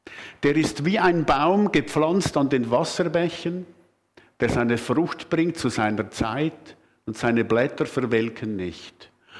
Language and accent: German; Switzerland; Bei uns in der Schweiz weiß niemand besser, wie man mit Trockenheit umgeht, als die Walliser.